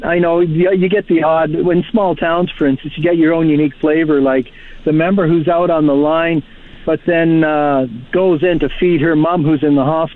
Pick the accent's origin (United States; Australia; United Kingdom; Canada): Canada; Lac La Biche, Alberta; I'm from Lac La Biche myself, and I'm currently on the line here helping out in Athabasca